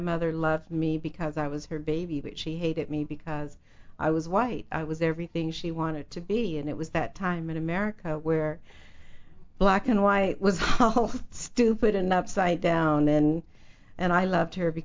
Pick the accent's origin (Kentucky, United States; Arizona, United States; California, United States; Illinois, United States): California, United States; San Francisco; born there; I knew I was born in San Francisco. That's where I was actually born.